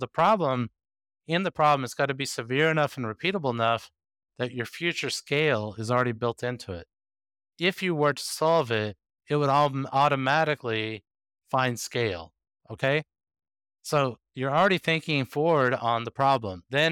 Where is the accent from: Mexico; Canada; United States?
United States; And I come from American society.